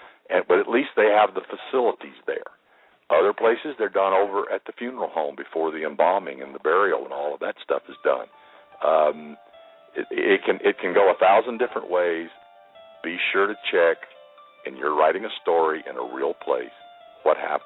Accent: Huntsville, Alabama, United States; In my hometown of Huntsville, Alabama

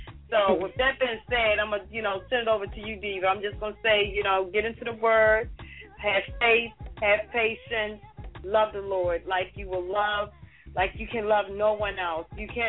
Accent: Baltimore, Maryland, United States; and I'm from Baltimore

